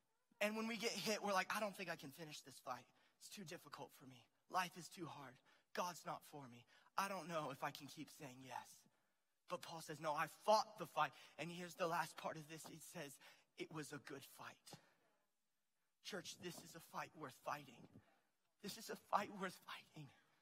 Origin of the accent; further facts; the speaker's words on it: Albuquerque, New Mexico, United States; I mean, we're from Albuquerque. We got the Jackson Gym here.